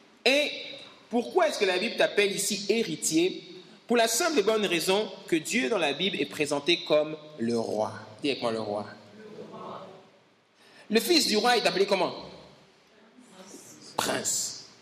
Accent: Gabon; moi je suis au Gabon, je suis gabonais, on a nos problèmes.

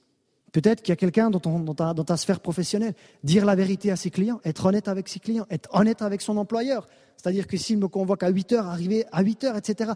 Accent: Switzerland; Et il voulait savoir, vu que je suis suisse, est-ce que c'est vraiment un vrai document?

